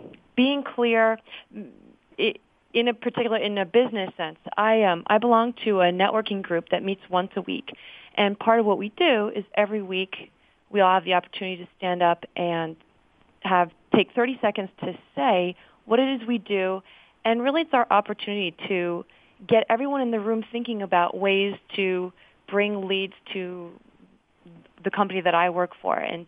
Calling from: New Jersey, United States; I'm calling from New Jersey.

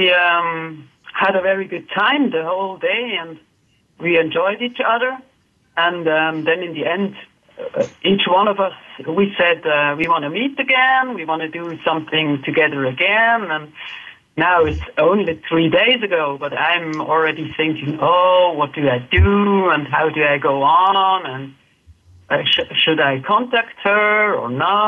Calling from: Basel, Basel-Stadt, Switzerland; Hi, I'm calling from Basel, Switzerland.

